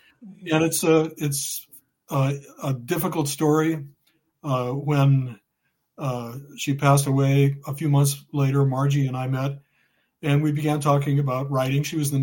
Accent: Peoria, Arizona, United States; I'm from Peoria, Arizona, which is a suburb of Phoenix.

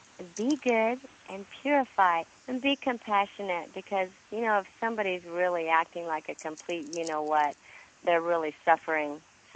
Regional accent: Anaheim, California, United States; So, yeah, I'm from Anaheim. I'm just a California girl.

